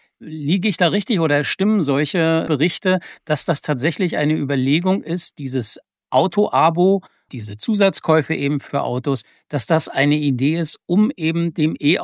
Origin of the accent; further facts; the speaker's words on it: East Germany, Germany; born there; ich bin ja gebürtiger DDR-Bürger